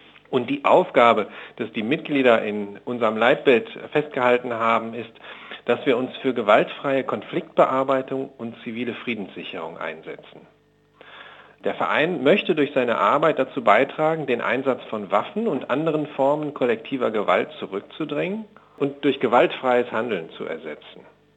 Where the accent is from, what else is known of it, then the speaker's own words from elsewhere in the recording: Berlin, Germany; Wenn ich das jetzt für mich, ich bin Berliner, überlege, ich wohne in der Nähe des Mauerparks